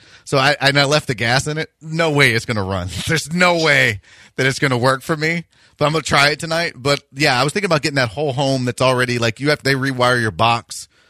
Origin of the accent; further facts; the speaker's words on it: Northeast, United States; now in Kingwood, United States; I'm from the Northeast. I'm used to blizzards, not hurricanes. I live in the Kingwood area.